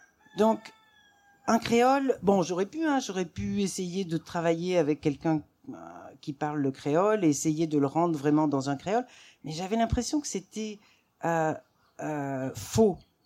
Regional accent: Auvergne-Rhône-Alpes, France; parce que moi, je suis une Auvergnate, finalement.

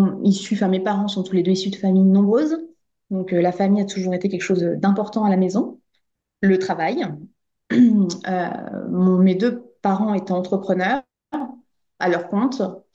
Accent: Île-de-France, France; also born or lived in Clermont-Ferrand; Je suis née à Clermont-Ferrand, donc mes premières années de vie étaient sur Clermont-Ferrand. On est arrivé ensuite en région parisienne et en région parisienne, on a également pas mal déménagé. J'ai fait quasiment tous les départements d'Île-de-France.

